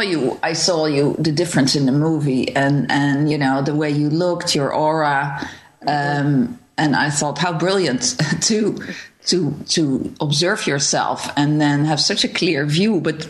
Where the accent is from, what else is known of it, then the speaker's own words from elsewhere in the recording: Netherlands; now in United States; we are from Holland, so we, I don't know, the education is different there